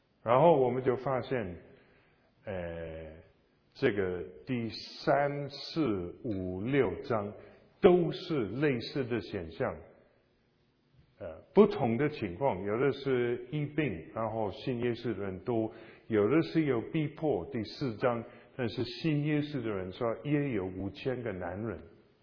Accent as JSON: {"language": "Chinese", "region": "Scotland", "country": "United Kingdom", "second_language": "Chinese", "said": "那当然没有我们苏格兰人"}